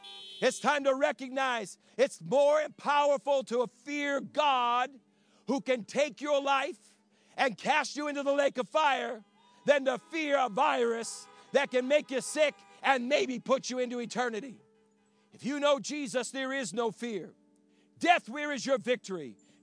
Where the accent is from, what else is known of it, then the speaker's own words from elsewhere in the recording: Boston, Massachusetts, United States; now in Horseheads, United States; I'm not from here. I'm from the Boston region.